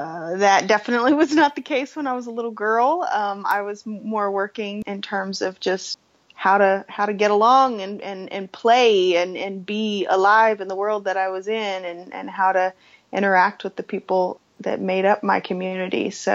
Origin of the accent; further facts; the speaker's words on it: Dallas, Texas, United States; I was born in Dallas, Texas in October of 1976, so about 41 years ago now. And I was raised in Dallas as well.